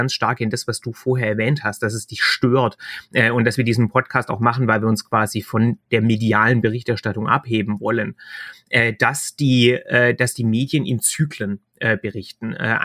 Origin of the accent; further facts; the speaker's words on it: Baden-Württemberg, Germany; accent: Swabian; Man hört es vielleicht auch am Akzent. Ich komme aus Baden-Württemberg. Also von daher verzeiht mir bitte den leicht schwäbischen Zungeneinschlag.